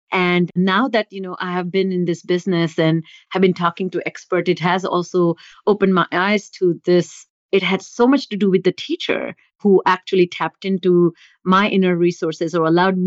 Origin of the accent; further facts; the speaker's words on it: India; I grew up in India